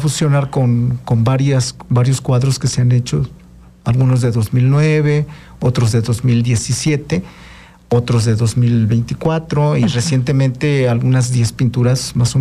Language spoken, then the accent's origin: Spanish; Veracruz, Mexico; now in Morelos, Mexico; yo soy de Veracruz, pero las circunstancias me han puesto aquí en el estado de Morelos.